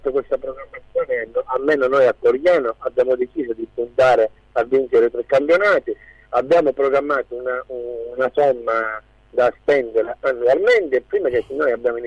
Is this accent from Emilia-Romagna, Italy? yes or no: no; Cariati, Calabria, Italy; Io sono di Cariati, con esattezza